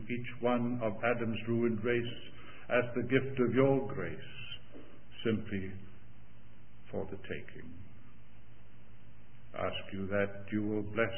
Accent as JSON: {"language": "English", "country": "United Kingdom", "tie": "born or raised there", "said": "When I was a bit of a boy growing up in Britain, teenage lad during the days of the Second World War"}